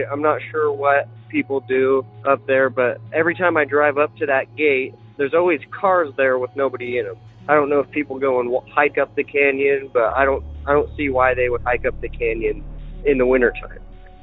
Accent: Salt Lake City, Utah, United States; I'm from Salt Lake City, Utah.

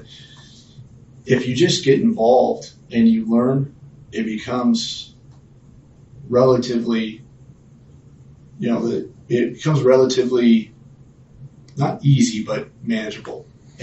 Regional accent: San Diego, California, United States; also born or lived in Arizona; I was born in the Valley. My dad lived here. My grandfather was a carpenter as well. They moved here from Nebraska following work.

